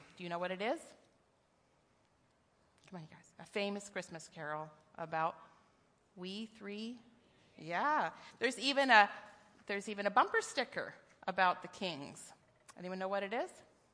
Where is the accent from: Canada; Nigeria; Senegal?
Canada; I love being a Canadian. I really do.